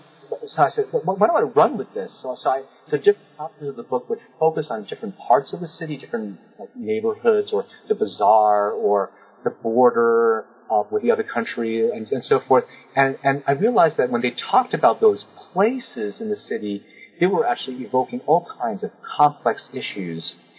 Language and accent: English; New York City, New York, United States; I grew up in New York City. And I've lived in cities all my life, mostly.